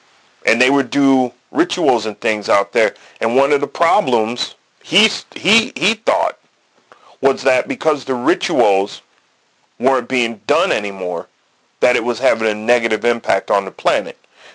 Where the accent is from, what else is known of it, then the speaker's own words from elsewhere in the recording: New York, United States; I grew up in Wayne County, New York.